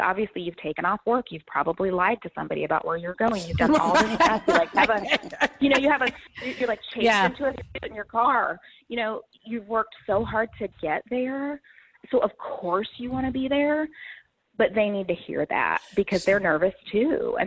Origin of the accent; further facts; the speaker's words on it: Minnesota, United States; I'm from Minnesota. Do you know that about me?